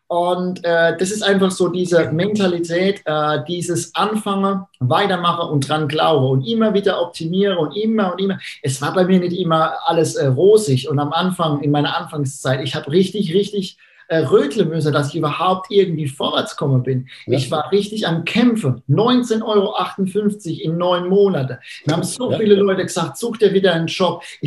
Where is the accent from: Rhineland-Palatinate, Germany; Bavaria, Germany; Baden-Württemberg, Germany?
Rhineland-Palatinate, Germany; accent: Palatine; auch wenn mein Dialekt vielleicht ein bisschen anstrengend ist, wenn er schwierig ist, dann ich werde mich bemühen, in perfektem Pfälzisch zu kommunizieren und ich werde Hochdeutsch außen vor lassen.